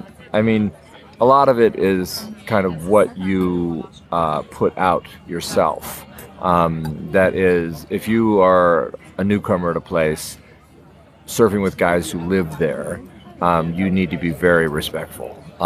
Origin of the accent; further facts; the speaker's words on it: California, United States; Even though I grew up in California, you know, it's sort of spot to spot.